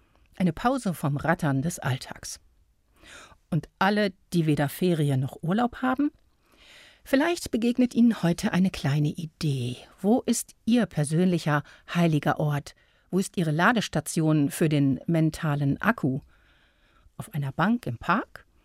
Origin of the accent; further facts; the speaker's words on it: Detmold, North Rhine-Westphalia, Germany; In meiner Heimatstadt Detmold gibt es auf dem Kupferberg einen eigens gestalteten Garten der Stille.